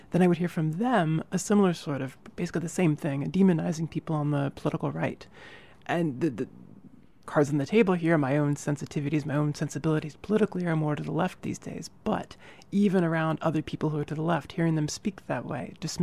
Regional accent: Midwest, United States; So I grew up in the Midwest in a politically conservative, a religious family.

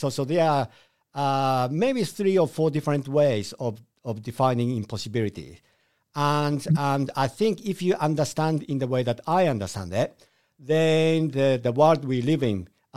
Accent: Japan; English is a second language; also born or lived in Australia; Well, I was born in Japan, so I'm a Japanese. And as a typical Japanese, I'm a Buddhist. I was raised as a Buddhist.

